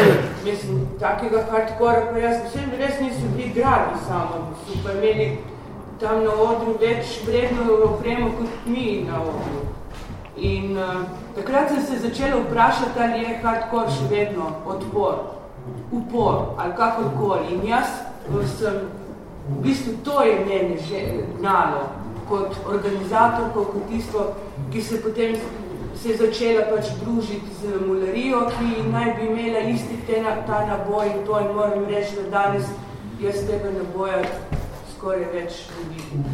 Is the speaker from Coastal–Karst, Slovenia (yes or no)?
yes; Koper, Coastal–Karst, Slovenia; now in Ljubljana, Slovenia; Jaz 79. sem bil šla iz Kopra, ne, ali v Ljubljano.